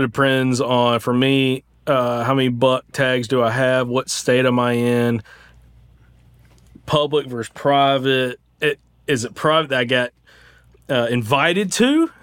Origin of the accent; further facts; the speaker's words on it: Alabama, United States; Born and raised in Limestone County here, so everyone understands my biases. Now I'm just across the state line in Tennessee.